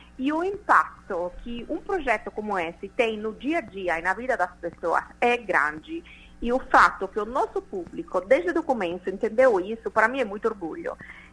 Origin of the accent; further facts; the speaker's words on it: Italy; Portuguese is a second language; moved away as an adult; now in Brazil; vocês já entenderam, né, do sotaque … não é daqui, eu moro aqui há 8 anos, brasileira adoptada, mas na realidade sou italiana.